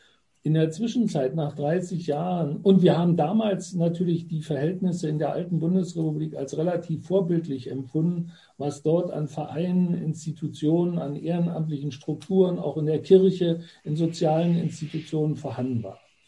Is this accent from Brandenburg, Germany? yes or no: yes; Wildenbruch, Brandenburg, Germany; Ja, ich komme natürlich auch aus Wildenbruch. Ich komme von Sdorf.